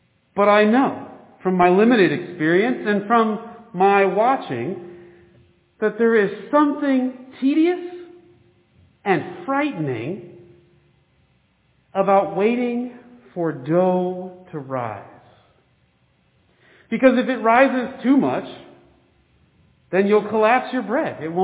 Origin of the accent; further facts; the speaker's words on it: Midwest, United States; I'm a Midwesterner, so I think I'm supposed to love sourdough.